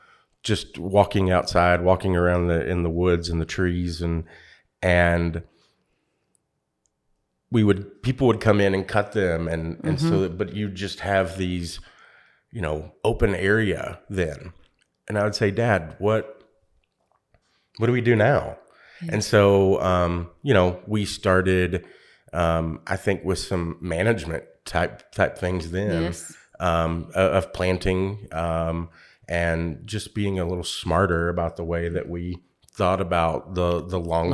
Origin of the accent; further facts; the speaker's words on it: Kentucky, United States; I'm originally from Kentucky. Grew up on a tobacco and timber farm in Kentucky, and was real involved in 4-H